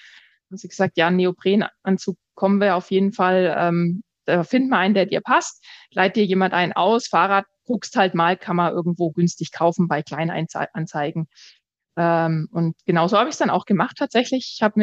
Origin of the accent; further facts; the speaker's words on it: Nuremberg, Bavaria, Germany; geboren bin ich in Nürnberg und genau aufgewachsen, so ein bisschen im Umkreis, immer mal wieder umgezogen, genau, also mehrere Stationen da gehabt.